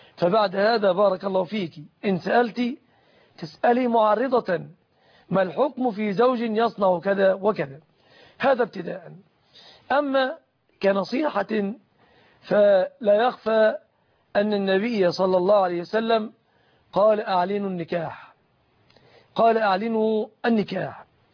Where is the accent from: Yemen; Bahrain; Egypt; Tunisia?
Egypt; ليست عندنا في مصر